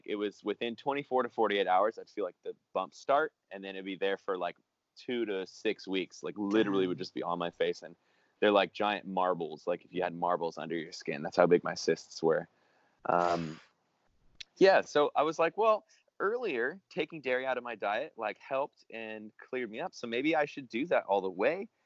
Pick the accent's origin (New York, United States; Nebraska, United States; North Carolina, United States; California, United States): California, United States; San Diego; accent: Californian; I'm like from San Diego right now. I'm in Venice. And as you can tell from my accent, I'm definitely a dude.